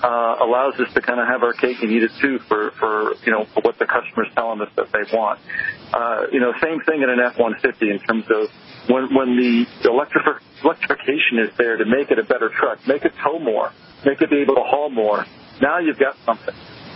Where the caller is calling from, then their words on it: Detroit, Michigan, United States; I'm calling you from the Detroit airport